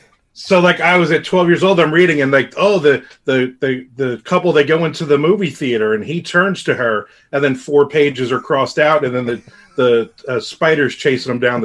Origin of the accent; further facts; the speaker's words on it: New Jersey, United States; I think it started when I was about 12 years old, and growing up in New Jersey, me and my brother's about a year and a half younger than me, and we were awful kids.